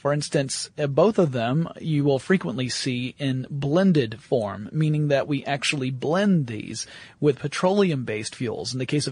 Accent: United States; It also will behoove us to mention the fact that Lauren and I come from the United States of America.

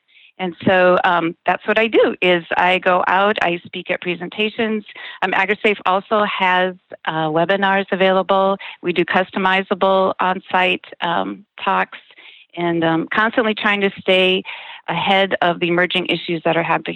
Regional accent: Nebraska, United States; I am from East Central Nebraska. I am part of our family's farm. We are a three-generational farm family.

